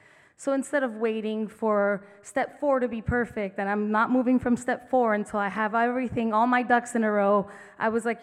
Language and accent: English; Tucson, Arizona, United States; from Tucson